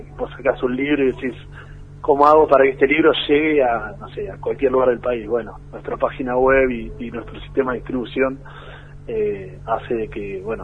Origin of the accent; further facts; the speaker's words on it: Buenos Aires, Argentina; lo hacemos en Loma de Zamora, que es el conurbano bonaerense, pero es, digamos, para todo el mundo que no vive en Capital o en Buenos Aires, somos porteños